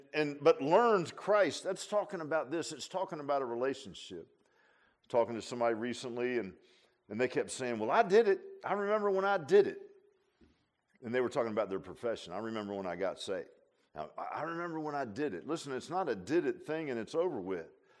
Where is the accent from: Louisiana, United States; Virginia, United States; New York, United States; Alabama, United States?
Virginia, United States; Virginia Beach; I grew up in Virginia Beach